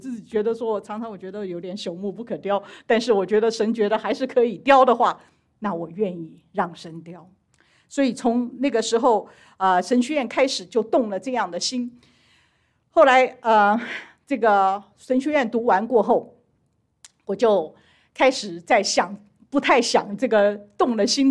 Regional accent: China; now in United States; 我说我在美国来读研究生，我说我们第一个发现的就是美国学生他们那个脑子转的真的是有点慢。我们中国人来的虽然英文不比他们好

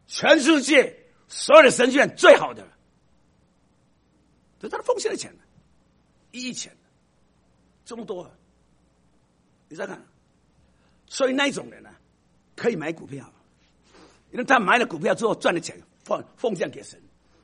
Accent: China; now in United States; 从我的背景，从我的种族，我是中华民族，我是中国人，从我的法律上， 我是什么？美国人，我可以投美国总统。

